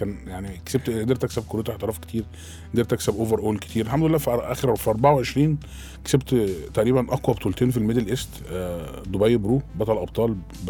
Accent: Egypt; والله احنا عندنا في مصر خامات كتير قويه ما شاء الله.

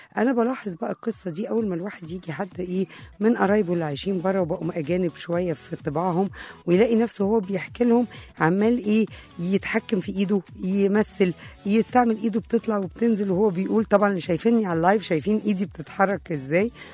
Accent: Egypt; إحنا كمصريين بنتكلم بإيدينا ولا بعينينا ولا بجسمنا كله؟

